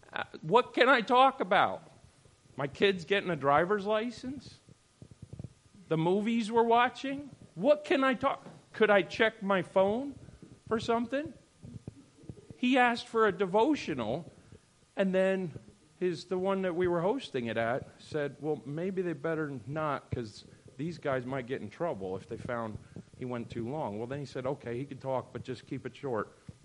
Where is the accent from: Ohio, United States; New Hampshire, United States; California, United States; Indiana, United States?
New Hampshire, United States; I told one of you again about when growing up in New Hampshire, and Dad will be glad to talk about that all day long